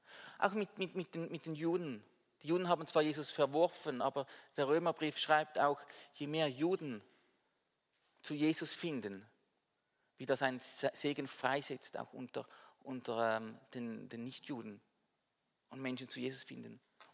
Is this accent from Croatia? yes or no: no; Winterthur, Zurich, Switzerland; Wir Winterthurer, wir wollen nicht als Zürcher bezeichnet werden. Wir sind Winterthurer.